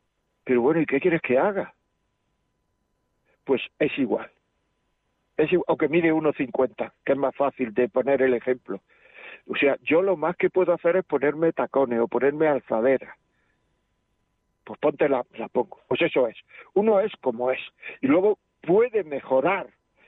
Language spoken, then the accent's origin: Spanish; Andalusia, Spain; yo soy, no sé, de una tierra donde se exagera mucho, ¿no? Yo soy andaluz … soy andaluz